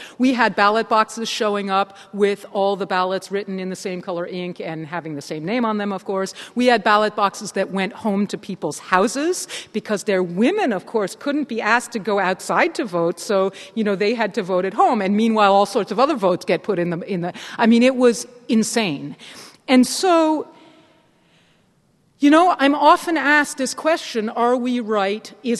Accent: United States; Believe it or not, as an American, I'm actually safer in Afghanistan than a lot of Afghans are.

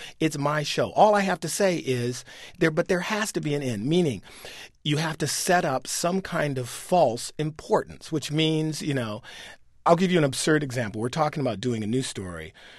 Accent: Detroit, Michigan, United States; You know, I grew up in Detroit, Michigan. Yeah, I went to Yale.

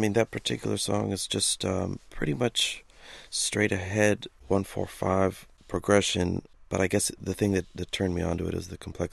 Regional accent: California, United States; born there; And I was born in Southern California

